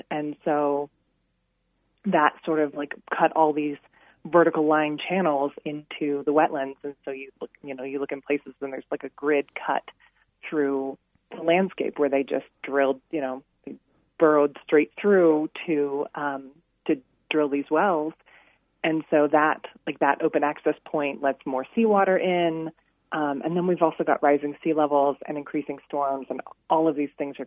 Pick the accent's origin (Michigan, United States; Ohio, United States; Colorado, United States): Colorado, United States; I've lived in the Mountain West my entire life. I grew up in Western Colorado. I moved to New Mexico about 5 years ago.